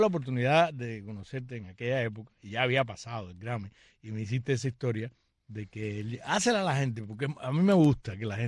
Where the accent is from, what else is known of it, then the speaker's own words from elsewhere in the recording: Cuba; soy una cubana para el bien y no para el mal